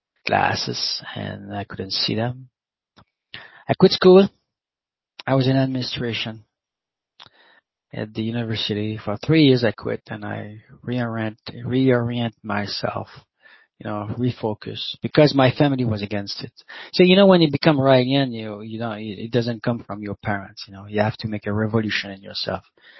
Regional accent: Quebec, Canada; English is a second language; I was born in Quebec suburb. Until 22, and I was Catholic, you know, I was brought Catholic

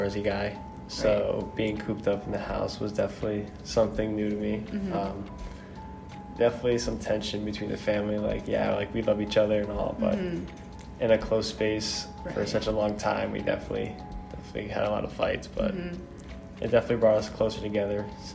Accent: Connecticut, United States; Connecticut

